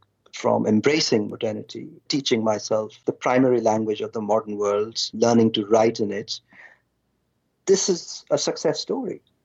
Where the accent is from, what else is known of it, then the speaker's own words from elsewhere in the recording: India; I grew up in India in small towns